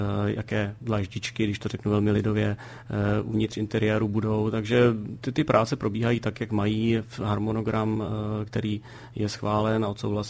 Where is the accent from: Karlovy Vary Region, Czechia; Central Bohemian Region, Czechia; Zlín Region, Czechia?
Central Bohemian Region, Czechia; Dubce; protože jsem z Dubců, takže to mám opravdu blízko